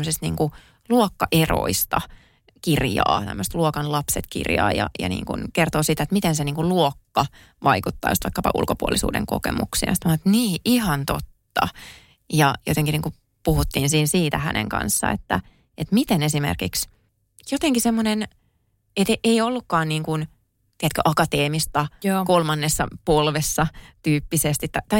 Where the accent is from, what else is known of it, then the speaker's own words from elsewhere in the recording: Kouvola, Kymenlaakso, Finland; vitsailin, että mä oon Kouvolasta.